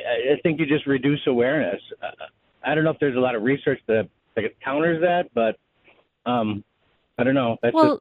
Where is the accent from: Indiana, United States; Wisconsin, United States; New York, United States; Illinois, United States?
Wisconsin, United States; Muskego; So I grew up in Muskego